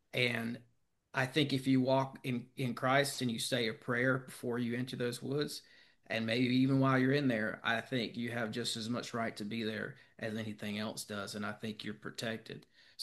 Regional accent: Appalachia, United States; I just want to explain to people that we are three Appalachian boys.

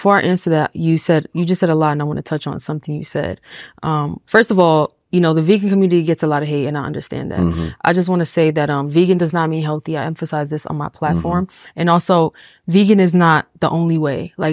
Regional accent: New York City, New York, United States; I grew up in a Hispanic household. I grew up in New York City, first of all.

